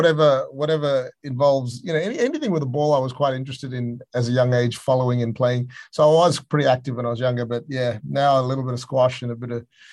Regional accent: Malaysia; Now, I grew up in Malaysia as a seven-year-old kid.

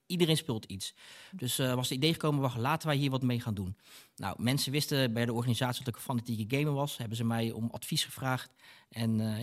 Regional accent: Rotterdam, South Holland, Netherlands; ik kom uit Rotterdam, ik kom uit Spangen. Toen ik jong was, ben ik weggelopen van huis, op straat geleefd.

